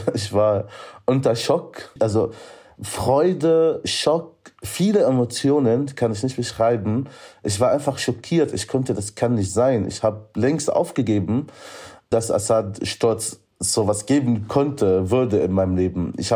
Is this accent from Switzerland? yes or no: no; Syria; German is a second language; now in Germany; Das ist unsere Heimat Deutschland. Und das ist meine zweite Heimat auch, auf jeden Fall.